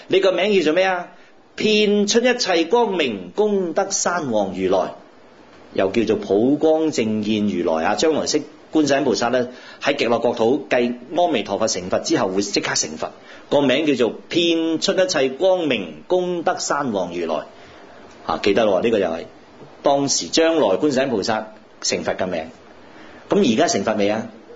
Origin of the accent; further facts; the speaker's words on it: Guangdong, China; 我哋广东人叫做大势至啊